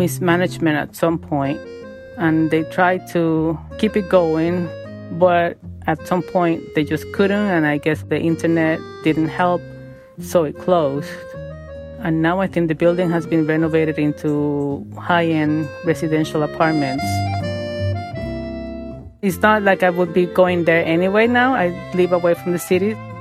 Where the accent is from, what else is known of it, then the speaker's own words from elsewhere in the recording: Puerto Rico; moved away as an adult; now in New York, United States; You know, we came from Puerto Rico and we were coming to New York.